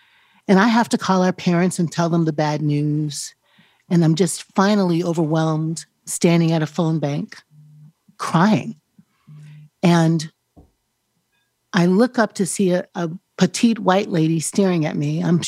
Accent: Chicago, Illinois, United States; I grew up in Chicago.

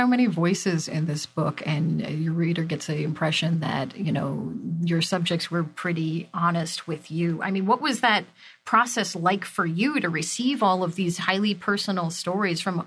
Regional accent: New York, United States; now in Portland, United States; I'm originally from New York. I live in Portland, Oregon.

